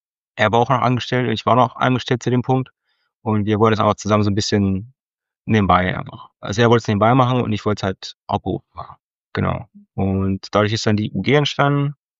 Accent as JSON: {"language": "German", "region": "Harz", "country": "Germany", "said": "Ich komme ursprünglich aus dem Harz, bin gelernter Mediengestalter"}